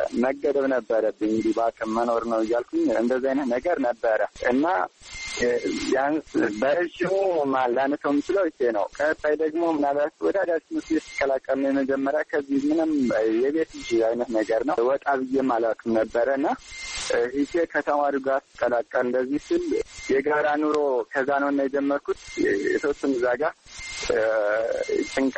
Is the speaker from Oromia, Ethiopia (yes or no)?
no; Sekela, Amhara, Ethiopia; ምዕራብ ጎጃም ዞን ሰከላ ወረዳ ነው የተወለድኩት፣ ገጠራማ ክፍል ነው።